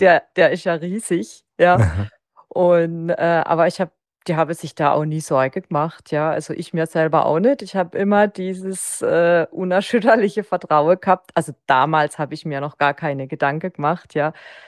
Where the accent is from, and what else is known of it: Baden-Württemberg, Germany; born or raised there